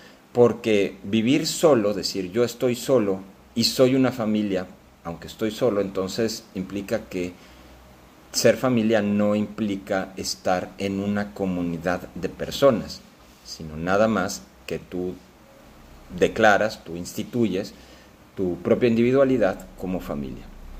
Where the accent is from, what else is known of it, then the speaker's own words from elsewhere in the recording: Mexico; nos encontramos con que en México, entre 1980 y ahora, somos muchos más mexicanos